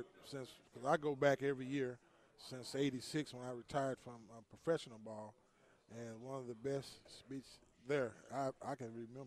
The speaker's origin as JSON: {"language": "English", "town": "St. Louis", "region": "Missouri", "country": "United States", "tie": "born or raised there", "said": "Oh, big Cardinals fan, because originally I'm from St. Louis, Missouri by birth. Born there, and back when I was growing up, most inner-city black kids, we played baseball."}